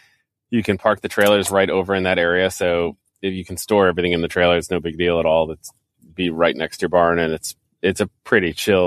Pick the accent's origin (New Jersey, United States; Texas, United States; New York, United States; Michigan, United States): New Jersey, United States; Yeah, so I grew up in Jersey, so we used to go to Saugerties all the time.